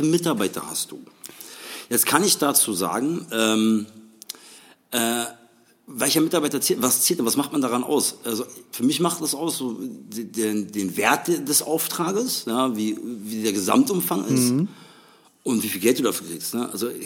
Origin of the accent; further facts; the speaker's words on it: Berlin, Germany; accent: Berliner Schnauze; ich bin Berliner Schnauze, ich nusche mir einen Bart rein, ich hab nicht ist die beste Aussprache